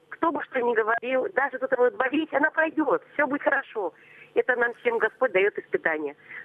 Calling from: Tula Oblast, Russia; из Тульской области.

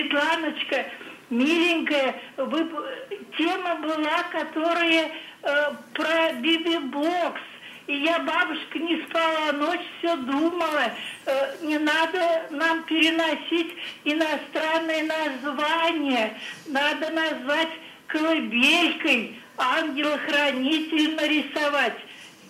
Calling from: Novokuybyshevsk, Samara Oblast, Russia; из Новокуйбышевска.

